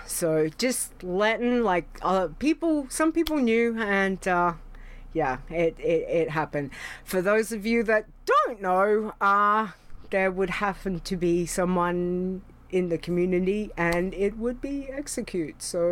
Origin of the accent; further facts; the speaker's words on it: Australia; but being that I'm an Aussie, I am Australian, exactly.